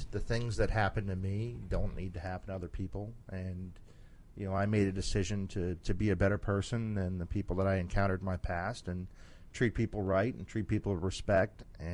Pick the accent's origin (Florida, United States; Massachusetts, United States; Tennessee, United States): Florida, United States; also born or lived in New York City; Yeah, I was born in New York City, but was raised in Florida.